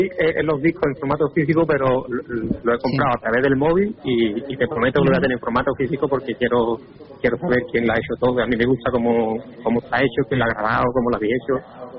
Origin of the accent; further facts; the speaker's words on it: Seville, Andalusia, Spain; Sí, porque tiene una energía espectacular y yo soy de Sevilla.